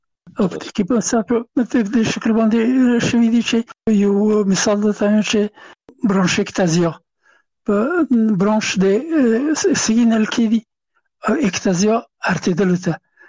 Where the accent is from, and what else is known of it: Afghanistan